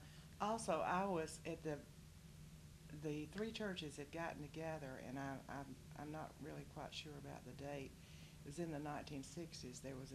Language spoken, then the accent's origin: English; Roswell, New Mexico, United States; born there; I was born in Roswell in 1935, so I'm telling my age.